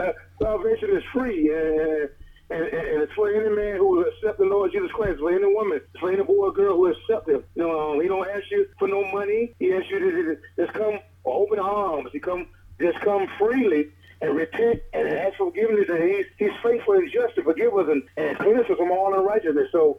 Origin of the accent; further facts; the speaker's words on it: Norfolk, Virginia, United States; Like you said … I'm from Norfolk, Virginia.